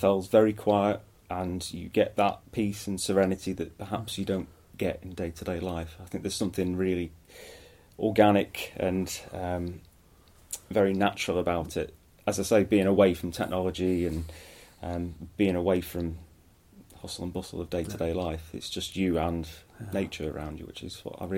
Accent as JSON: {"language": "English", "town": "Northwich", "region": "North West England", "country": "United Kingdom", "tie": "born or raised there", "said": "I'm from Cheshire, so it's not a million miles away. I grew up in a small town called Northwich, which is in the pretty much between Chester and Manchester."}